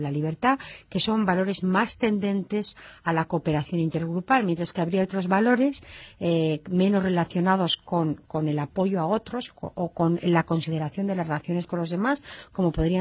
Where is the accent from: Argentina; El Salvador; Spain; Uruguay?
Spain; vivimos en España en esos momentos, primero como europeos, formamos parte de una comunidad multicultural y eso significa que los españoles tenemos movilidad